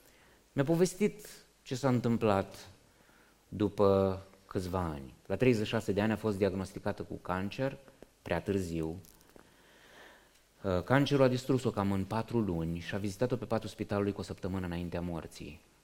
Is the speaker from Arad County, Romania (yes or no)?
no; Iași, Iași County, Romania; În biserica în care am crescut, în Iași